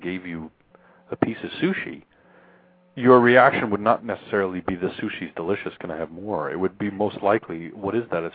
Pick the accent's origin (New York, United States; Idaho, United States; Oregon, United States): New York, United States; Queens; The crummy, semi-attached row house that I grew up in Queens.